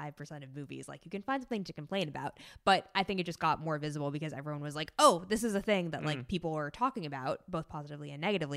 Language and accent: English; New Hampshire, United States; It takes place in New Hampshire, which is my home state.